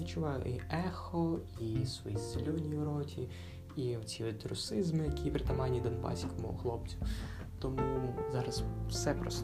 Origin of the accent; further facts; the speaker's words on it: Kramatorsk, Donetsk Oblast, Ukraine; і я з Краматорська. Да, Краматорськ – це визначне місто, бо тут народився я.